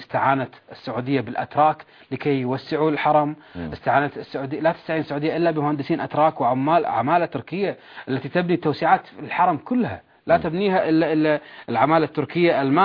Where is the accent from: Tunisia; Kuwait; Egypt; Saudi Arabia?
Kuwait